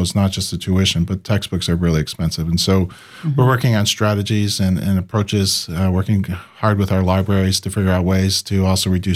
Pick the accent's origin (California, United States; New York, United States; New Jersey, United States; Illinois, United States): New York, United States; Buffalo; I grew up in Buffalo, New York.